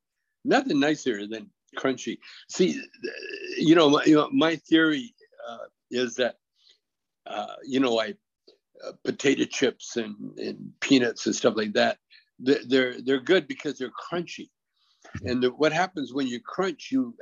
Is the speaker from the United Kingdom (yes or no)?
no; Canada; You know, we grew up in Canada.